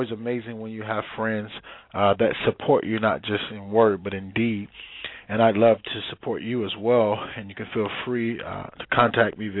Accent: Midwest, United States; accent: country twang; you know, I'm from the Midwest, so it's a little country twang that I have.

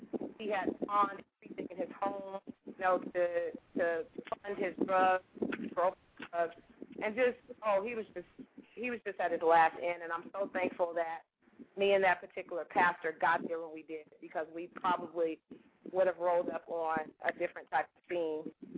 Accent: California, United States; because I'm from California and I'm from a family of people that are depressed

